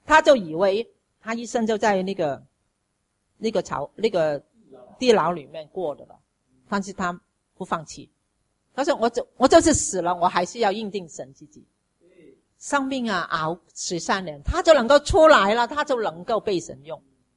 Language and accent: Chinese; China; 因为当时啊，我们其实以色列人跟我们中国人很像的，没有小孩，没有儿子啊。